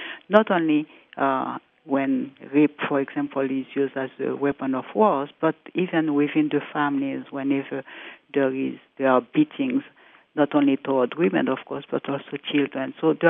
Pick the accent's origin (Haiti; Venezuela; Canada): Haiti; I am myself from Haiti, a country in trouble.